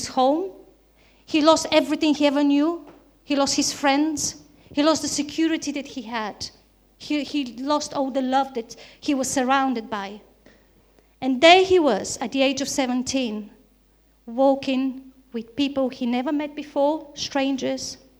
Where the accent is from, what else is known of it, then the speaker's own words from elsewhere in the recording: Bulgaria; So some of you would know already, I come from Bulgaria.